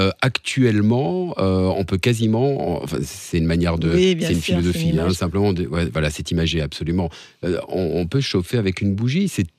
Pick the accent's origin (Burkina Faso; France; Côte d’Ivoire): France; Strasbourg, Grand Est; J'ai vécu ici, j'ai grandi ici, je suis